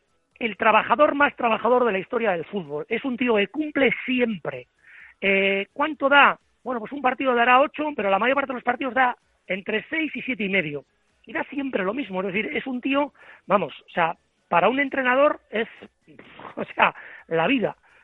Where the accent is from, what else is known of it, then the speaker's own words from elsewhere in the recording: Bilbao, Basque Country, Spain; es de Deusto, que yo soy de Deusto